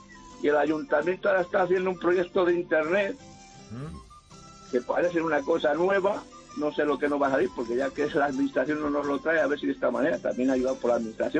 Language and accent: Spanish; Belver de los Montes, Castile and León, Spain; Mi pueblo se llama Belver de los Montes.